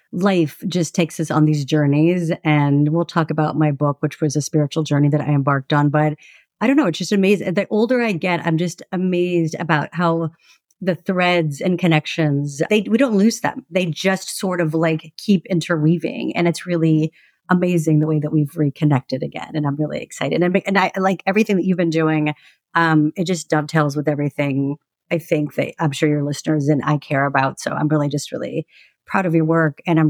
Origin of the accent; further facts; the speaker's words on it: Texas, United States; I grew up like you in Texas, Tejana, and I've always been a spiritual person.